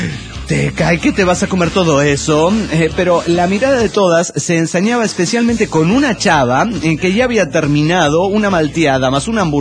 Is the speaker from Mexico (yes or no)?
yes; Puebla, Mexico; de Puebla, México.